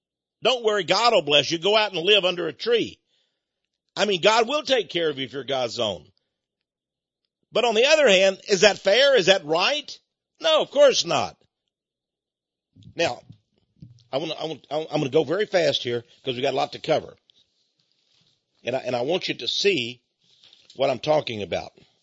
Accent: Texas, United States; accent: Texas; You're going to see land, and there ain't, excuse my Texas accent, there ain't nothing else there. I mean, even prairie rabbits don't go between here and El Paso.

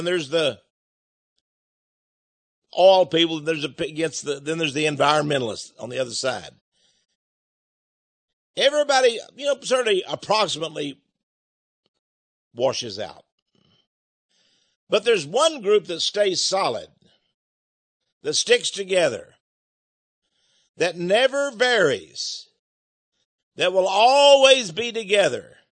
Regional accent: Austin, Texas, United States; I'm here from Austin, Texas, and I know what the guy is.

